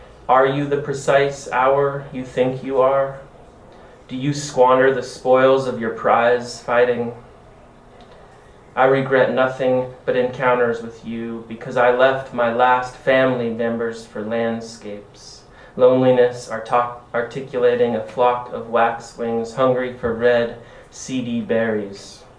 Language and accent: English; Idaho, United States; moved away as an adult; also born or lived in Washington / Missoula; now in Alaska, United States; I grew up in North Idaho. I was educated at Western Washington University before I moved to Alaska.